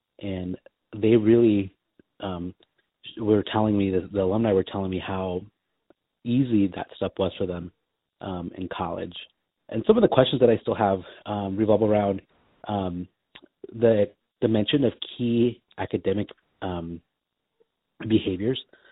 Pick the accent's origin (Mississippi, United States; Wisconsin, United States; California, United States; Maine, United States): California, United States; Napa; I'm from Napa, California